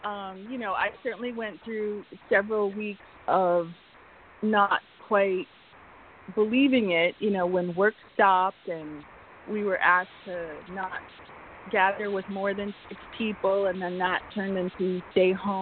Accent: Arkansas, United States; When I was growing up in Arkansas, like, you know, you had full access to fireworks all the time.

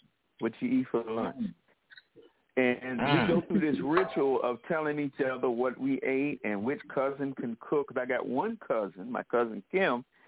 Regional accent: Philadelphia, Pennsylvania, United States; I forgot. I'm from Philadelphia, like Carrie Hines.

